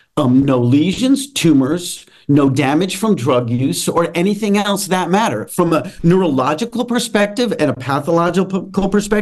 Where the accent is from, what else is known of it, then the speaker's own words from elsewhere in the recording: Atlanta, Georgia, United States; And I'm from Atlanta. I live in Atlanta, Georgia